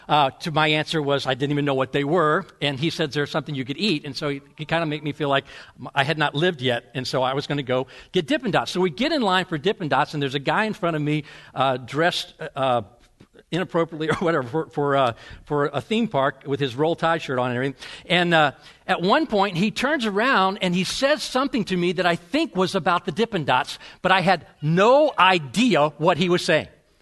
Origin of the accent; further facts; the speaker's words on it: Georgia, United States; Which kind of reminds me, when I was living in Georgia, I grew up in the Georgia area, and then after we moved up here